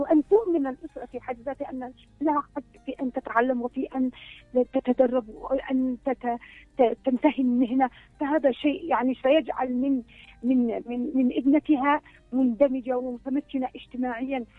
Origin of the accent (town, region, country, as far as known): Yemen